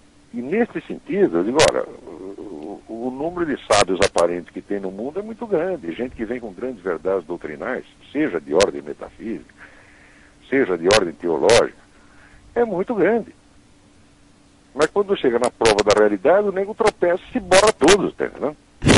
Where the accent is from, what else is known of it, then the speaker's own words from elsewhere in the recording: Brazil; now in United States; o Brasil foi onde eu nasci e onde eu me desenvolvi e é o país que eu conheço mais. Agora que eu estou aqui nos Estados Unidos